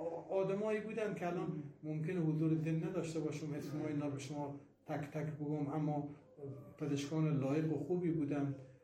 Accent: Herat, Afghanistan; now in Mashhad, Iran; یعنی از هرات آمدیم با پشت در اون، بعد آمدیم قریان، از قریان آمدیم طایبات، از طایبات آمدیم مشهد، دیگه تو مشهد ساکن شدیم همونجا.

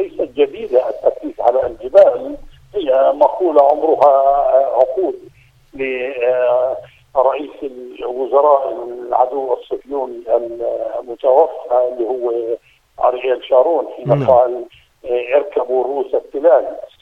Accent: Palestine

